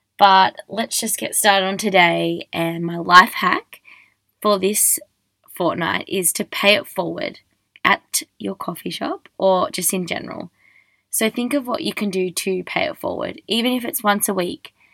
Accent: Australia

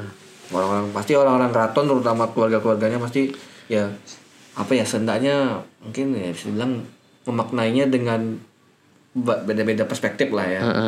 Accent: Pontianak, West Kalimantan, Indonesia; born there; Kalau aku kan mungkin lahirnya di Pontianak. Tahun 99 atau 98 aku baru masuk sini.

